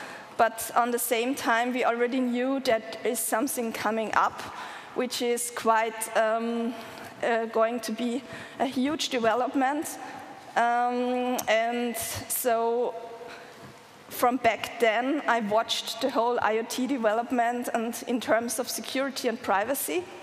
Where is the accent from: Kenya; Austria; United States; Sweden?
Austria; Vienna; I'm from Vienna.